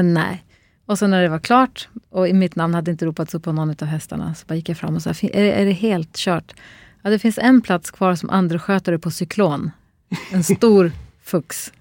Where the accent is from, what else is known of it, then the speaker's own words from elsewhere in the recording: Luleå, Norrbotten County, Sweden; när jag är uppvuxen i Luleå